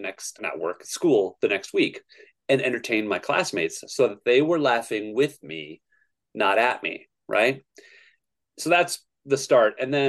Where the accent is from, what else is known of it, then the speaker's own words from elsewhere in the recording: Lake Mills, Wisconsin, United States; So I grew up in Wisconsin in a tiny little town called Lake Mills, which has about less than 4,000 people in it when I was growing up.